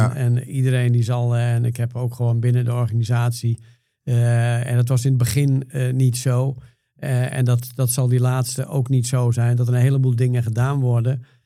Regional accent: Netherlands; We zijn Nederlanders, hè?

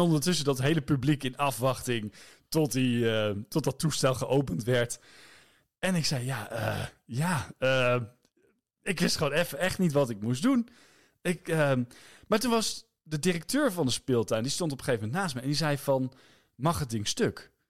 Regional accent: Wageningen, Gelderland, Netherlands; Ik kom uit Wageningen.

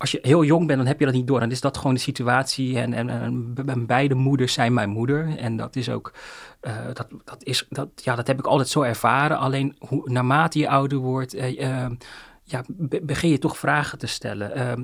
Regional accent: Netherlands; also born or lived in China; ik natuurlijk een Chinees. Maar voor mijn biologische moeder, omdat ik die Nederlandse opvoeding heb, ben ik eigenlijk een Nederlander geworden, zeg maar.

